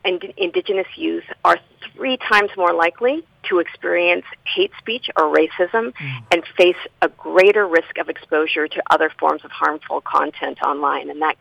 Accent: Seattle, Washington, United States; born there; I was born in Seattle, which was the land of Chief Selk, who was the chief of the Duwamish and Suquamish people.

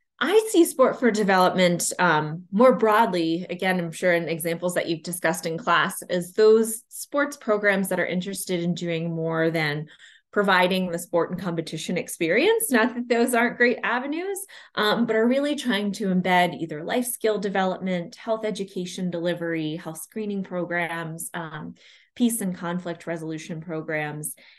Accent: Pennsylvania, United States; And we grew up in Pennsylvania in the U.S.

